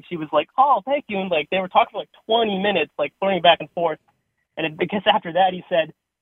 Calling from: Houston, Texas, United States; from Houston.

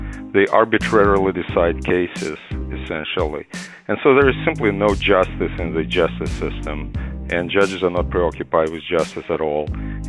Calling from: Brooklyn, New York, United States; I'm calling from Brooklyn, New York.

